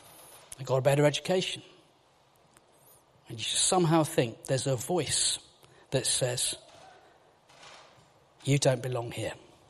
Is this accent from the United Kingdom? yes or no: yes; West Midlands, United Kingdom; Now, I am from Warsaw in the West Midlands.